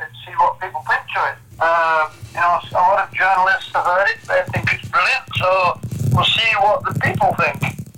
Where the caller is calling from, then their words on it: United Kingdom